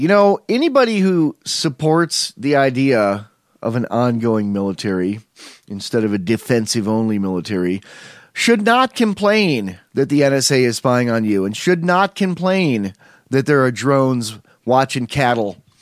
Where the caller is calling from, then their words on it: Bunkerville, Nevada, United States; And I'm broadcasting from Bunkerville. You know, it's kind of interesting. The name of that town in Nevada was Bunkerville, Nevada.